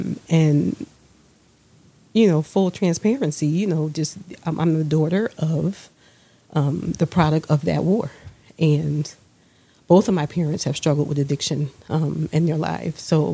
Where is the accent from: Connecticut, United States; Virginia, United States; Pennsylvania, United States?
Connecticut, United States; New Haven; born or raised there